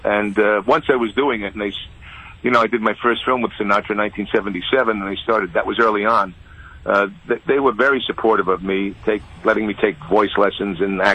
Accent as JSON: {"language": "English", "town": "Huntington", "region": "New York", "country": "United States", "tie": "born or raised there", "also_born_or_lived": "Astoria, Queens", "said": "No, Astoria, Queens. I was born in Astoria, Queens, and then when I was five, we moved to Long Island, Huntington, Dix Hills."}